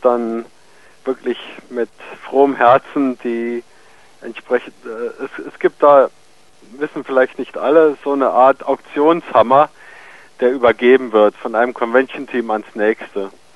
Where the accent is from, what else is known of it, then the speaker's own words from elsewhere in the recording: Germany; Man war als Deutscher, wir waren ja jetzt insgesamt vier deutsche Teilnehmer